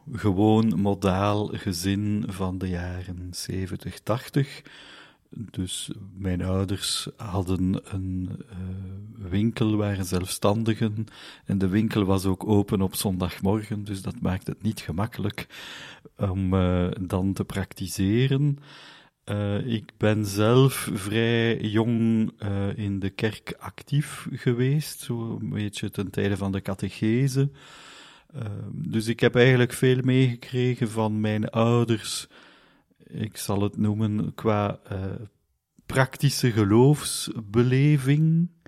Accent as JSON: {"language": "Dutch", "region": "Hainaut", "country": "Belgium", "second_language": "Dutch", "said": "Ik ben afkomstig van de Talengrens, een klein dorpje in Henegouwen, heel vlakbij Ronse. Ik heb dus mijn middelbare school in Ronse gedaan, wat verklaart dat ik min of meer iets kan zeggen in het Nederlands."}